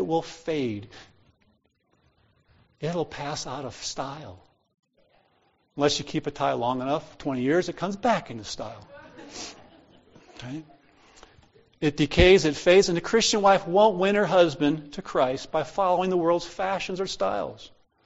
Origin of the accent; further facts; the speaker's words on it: Ohio, United States; I grew up in Ohio. There were lots of churches that taught women should not braid their hair or wear jewelry based on this passage.